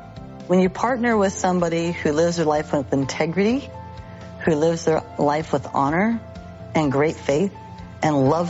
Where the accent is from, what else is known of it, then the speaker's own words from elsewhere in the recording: California, United States; And we're from Southern California.